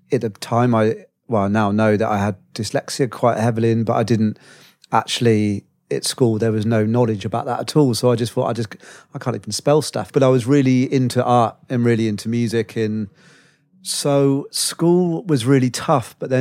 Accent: Bath, South West England, United Kingdom; Just outside Bristol, actually, a place called Bath.

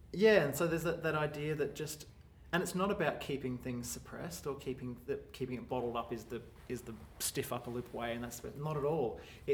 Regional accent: Queensland, Australia; I grew up on the Sunshine Coast, seeing photos of my parents head to toe in woolens and digging themselves out from the car is such a strong memory.

